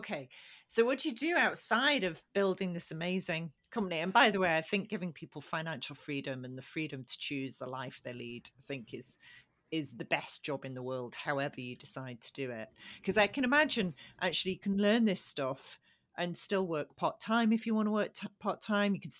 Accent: England, United Kingdom; now in Scotland; I'm not Scottish, by the way. I am English, but I happen to live in Scotland. Nobody guessed I was English.

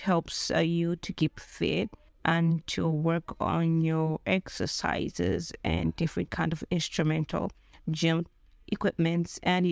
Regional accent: Ndola, Copperbelt, Zambia; I am from Zambia, Ndola, which is situated in the Copper Belt province.

